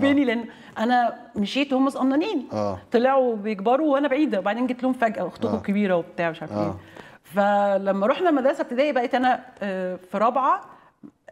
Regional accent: Alexandria, Alexandria Governorate, Egypt; also born or lived in Monufia; والتنمر بقى عالمي عالمي لان انت في انا اسكندرانيه في المنوفيه بتكلم بلكنه

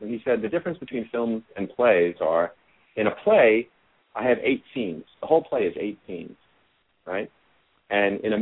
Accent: New York, United States; I grew up in New York and went to NYU

